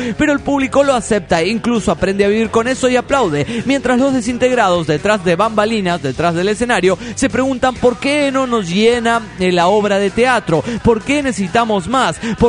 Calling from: Puebla, Mexico; de Puebla.

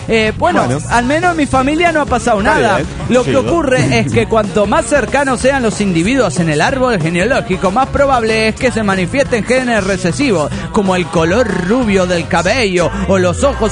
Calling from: Buenos Aires, Argentina; de Buenos Aires, Argentina.

